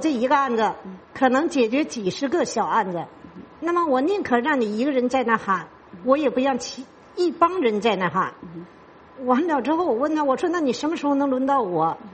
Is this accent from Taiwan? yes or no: no; Changchun, Jilin, China; 我家是吉林省长春市